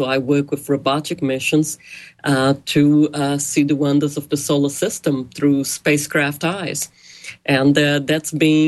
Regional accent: Brazil; But I come from Brazil, and when I was growing up, there were not many Brazilian astronauts.

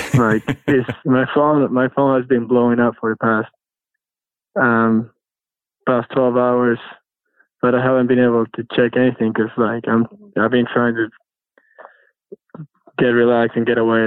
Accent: Argentina; Yeah, he's from my hometown as well. We're actually from the same golf club.

